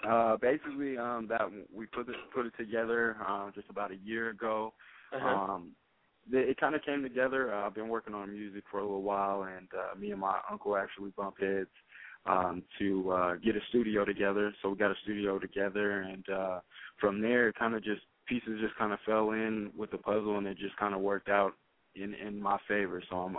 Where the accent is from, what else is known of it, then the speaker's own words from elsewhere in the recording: Portland, Oregon, United States; now in Reno, United States; I'm originally from Portland, Oregon.